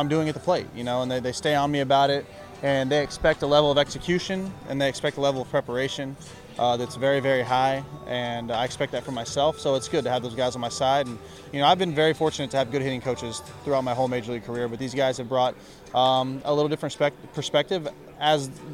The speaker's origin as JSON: {"language": "English", "town": "Beaumont", "region": "Texas", "country": "United States", "said": "You know, I'm a Texas guy, and I'm from the Houston area-ish. You know, I'm from Beaumont, which is about 80 miles from Houston."}